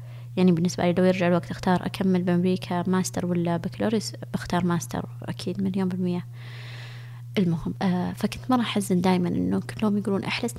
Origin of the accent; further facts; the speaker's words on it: Saudi Arabia; اسمه جديد وما عندنا بالسعودية، أكيد بيكون له مستقبل